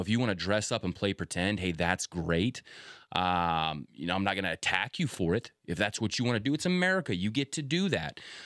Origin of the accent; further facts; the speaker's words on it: United States; You know, as an American, I believe in a free nation, right?